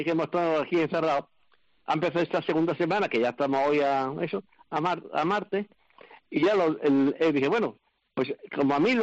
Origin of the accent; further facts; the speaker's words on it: Úbeda, Andalusia, Spain; born there; Yo no soy gaditano. Yo nací en un pueblo de la provincia de Jaén, un pueblo muy bonito, patrimonio de la humanidad, que es Úbeda.